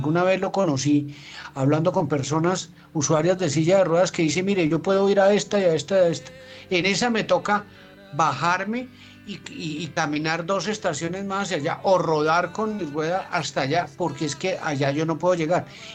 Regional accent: Cuba; como cubano y como representante de esta música

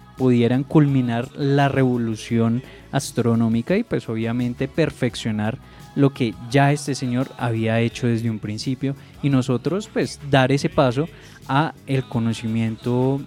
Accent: Colombia; Es un gran paso para nosotros como colombianos

